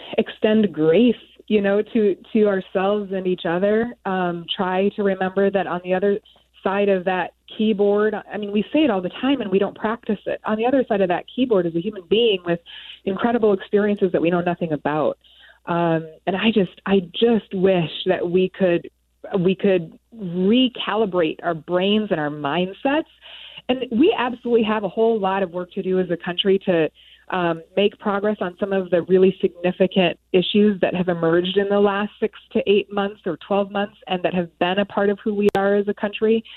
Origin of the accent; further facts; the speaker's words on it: Springville, Iowa, United States; also born or lived in Cameroon; We're from rural Iowa in Springville. And when I moved back here from Cameroon, we lived in Springville for many years.